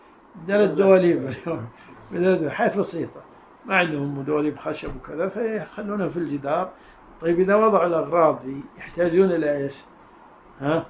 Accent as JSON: {"language": "Arabic", "region": "Najd", "country": "Saudi Arabia", "said": "وهذا موجود عندنا في نجد قبل كم سنة"}